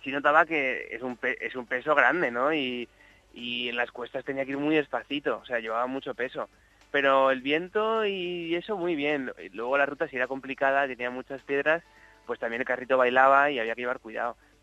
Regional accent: Alicante, Valencian Community, Spain; Yo soy de Alicante, aquí nunca llueve.

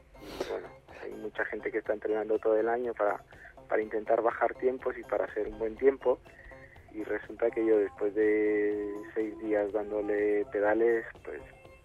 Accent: Honduras; born there; yo nací en Honduras, bueno, no teníamos muchos medios

